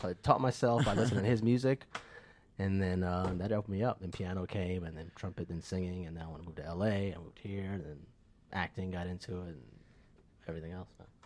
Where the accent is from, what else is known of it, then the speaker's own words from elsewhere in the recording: Florida, United States; I used to play solo shows. I'm from Florida originally.